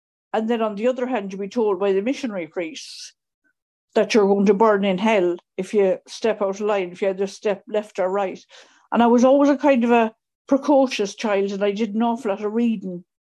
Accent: Connacht, Ireland; I grew up in Mayo, which is in the it's in the West Coast. It's absolutely stunning, but there's nothing to do there.

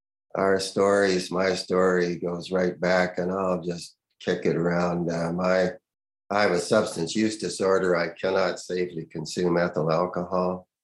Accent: Canada; now in United States; I'm a Canadian, I'm working in the United States.

